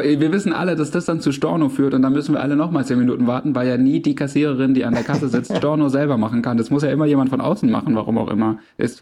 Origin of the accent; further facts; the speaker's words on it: Baden-Württemberg, Germany; ich als Schwabe